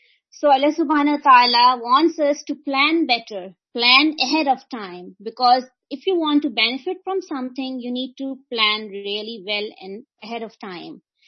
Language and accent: English; Atlanta, Georgia, United States; I'm from Atlanta, Georgia.